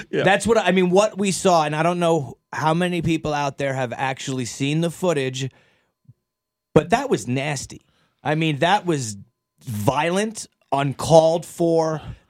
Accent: New York City, New York, United States; I, being a Saints fan growing up in New York City, went to many Giants and Jets games.

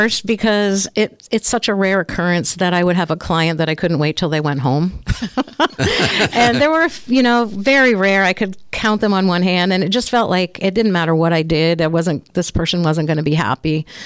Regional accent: Harpswell, Maine, United States; Grew up in a duck blind with my dad and my grandfather down on the New Meadows River. I grew up in Harpswell on Great Island.

